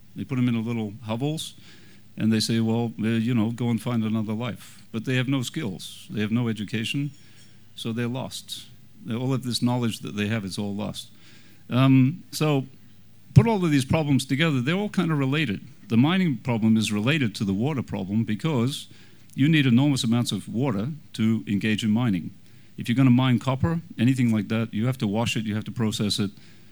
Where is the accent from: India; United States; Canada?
Canada; And to help me along with this guess, I'm Canadian.